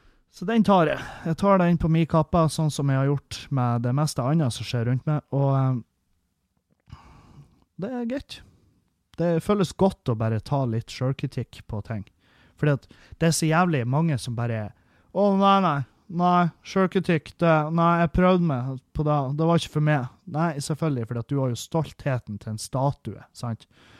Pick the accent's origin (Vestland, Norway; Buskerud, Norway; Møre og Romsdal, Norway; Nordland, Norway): Nordland, Norway; Meløy; vi har hatt hendelser i heimkommunen min der folk har gått naken rundt i bygda